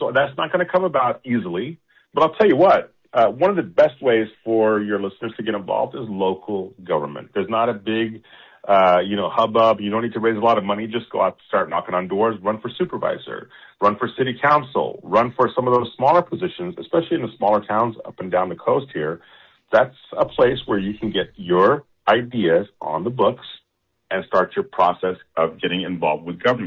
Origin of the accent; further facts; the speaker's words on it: Turlock, California, United States; I grew up in Turlock.